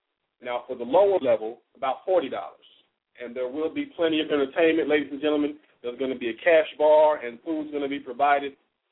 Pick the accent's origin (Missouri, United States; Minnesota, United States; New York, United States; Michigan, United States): Missouri, United States; Kansas City; representing out of the greater Kansas City, Missouri, my hometown.